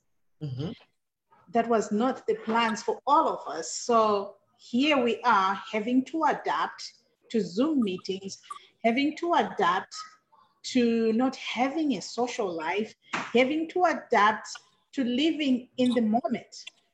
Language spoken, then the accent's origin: English; Zimbabwe; And growing up, I grew up in Zimbabwe and I lost my mother.